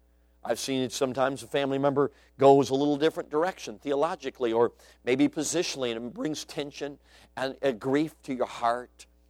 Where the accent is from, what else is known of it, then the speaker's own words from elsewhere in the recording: Chicago, Illinois, United States; Now, I have never been mugged. Growing up in Chicago, I guess that's unusual.